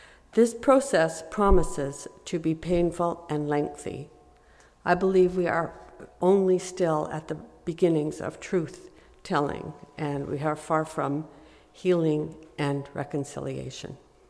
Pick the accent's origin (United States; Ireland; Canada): Canada; Quebec; moved away; We're a restless bunch, and even now I'm far from Quebec.